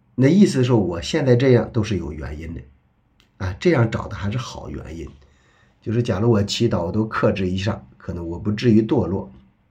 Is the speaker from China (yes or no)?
yes; China; 我们中国人对心了解的非常的美好。